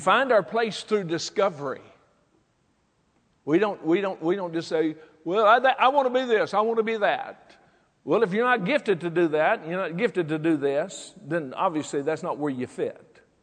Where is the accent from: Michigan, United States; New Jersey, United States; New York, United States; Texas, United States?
Texas, United States; Fort Worth; we moved there in 66. I was born and raised in Fort Worth, and I moved away, but I came back in 66.